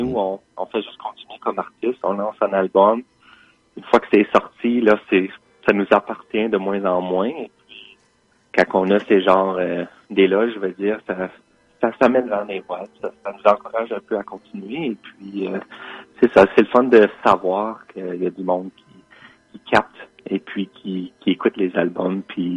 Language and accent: French; Ontario, Canada; Grandir dans mon coin de pays, on écoutait souvent les groupes soit américains, même canadiens, même aussi britanniques, et puis ça se transforme dans ce mélange-là qu'on retrouve souvent avec les artistes franco-ontariens de mon coin.